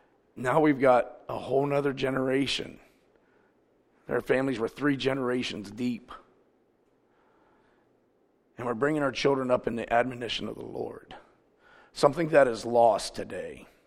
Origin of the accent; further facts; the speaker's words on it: Mount Gilead, Ohio, United States; moved away; I actually was at a place the other day and the guy said, "Now, where are you from?" And I said, "Mount Gilead." "Oh, Moron County."